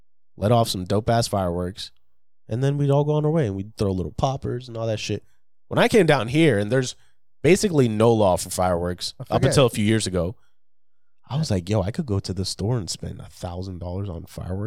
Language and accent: English; New Jersey, United States; Yeah, it's like because, you know, I grew up in New Jersey. You can't really do fireworks up there either.